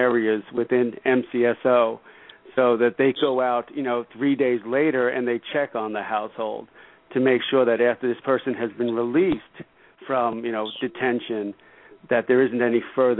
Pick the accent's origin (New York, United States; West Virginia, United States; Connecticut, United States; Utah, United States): New York, United States; Bronx; I grew up in the South Bronx